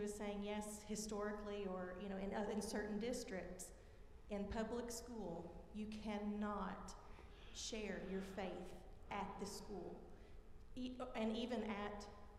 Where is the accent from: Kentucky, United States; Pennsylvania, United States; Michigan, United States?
Kentucky, United States; And coming from, I'm from Kentucky, but the same sort of thing.